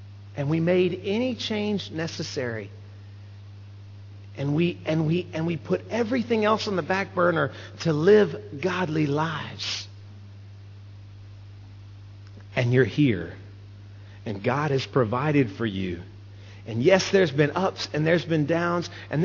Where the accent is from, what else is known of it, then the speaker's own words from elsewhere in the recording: Texas, United States; And I'm from South Texas. I married up.